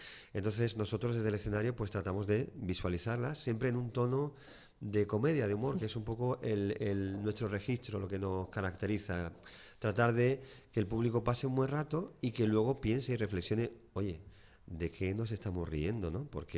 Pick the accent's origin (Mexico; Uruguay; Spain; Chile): Spain; Málaga, Andalusia; Pues somos de Málaga, aunque ahora, hoy concretamente, acabamos de regresar de León